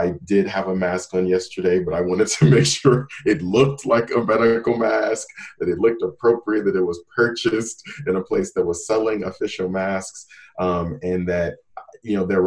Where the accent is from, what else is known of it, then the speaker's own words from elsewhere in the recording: Nebraska, United States; But primarily, I'm here in my home state in Nebraska.